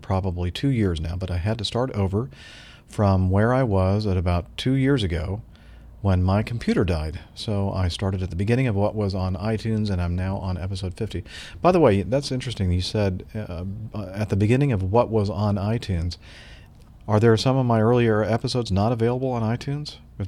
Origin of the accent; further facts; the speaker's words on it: Oklahoma, United States; now in Ohio, United States; I'm originally from Oklahoma, but I now live in Northeast Ohio.